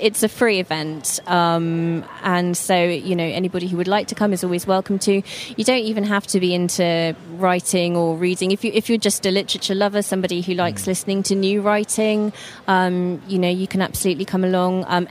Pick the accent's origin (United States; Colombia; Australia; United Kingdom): United Kingdom; Norwich, East of England; I was born in Norwich, so it's my hometown. So I go back there fairly frequently.